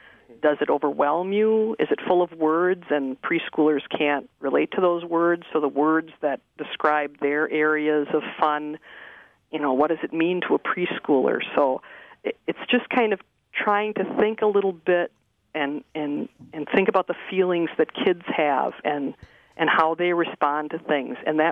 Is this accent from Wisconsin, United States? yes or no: yes; Green Bay, Wisconsin, United States; And I grew up in Green Bay, and we had a number of branches there